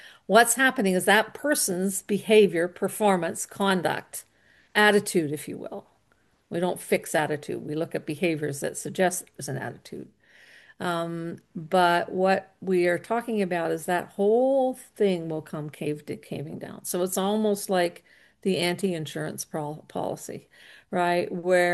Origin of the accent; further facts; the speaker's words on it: Alberta, Canada; I'm living in Ontario right now. I'm actually from Alberta.